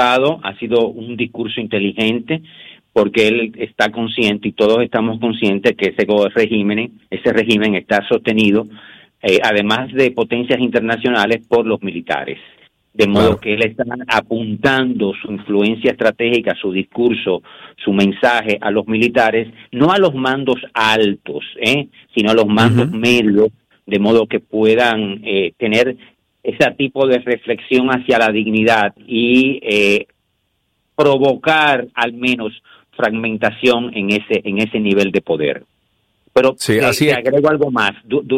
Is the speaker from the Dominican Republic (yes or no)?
yes; Dominican Republic; Yo creo como dominicano